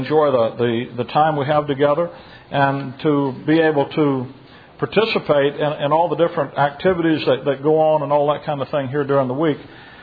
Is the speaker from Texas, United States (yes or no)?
no; Chicago, Illinois, United States; I'm from Chicago.